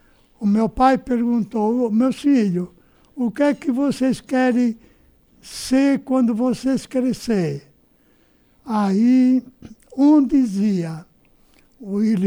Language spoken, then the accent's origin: Portuguese; Laguna, Santa Catarina, Brazil; na comunidade de São Brás, de Ribeirão Pequeno, município de Laguna.